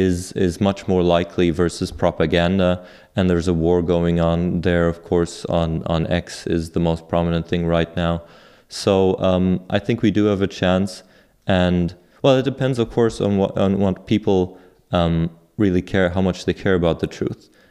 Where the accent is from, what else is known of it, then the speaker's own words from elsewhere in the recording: Ireland; accent: German; I come from Ireland originally